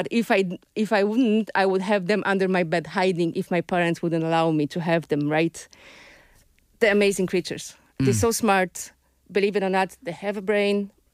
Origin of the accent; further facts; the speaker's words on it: Poland; English is a second language; now in Ireland; living here, even though I'm not Irish, I'm from Poland.